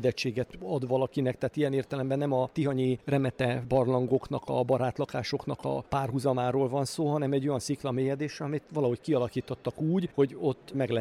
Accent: Sopron, Győr-Moson-Sopron, Hungary; az én szülővárosomra, Sopronra gondolok

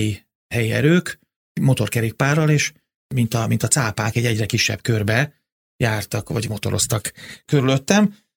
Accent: Hungary; hát én Magyarországról jöttem

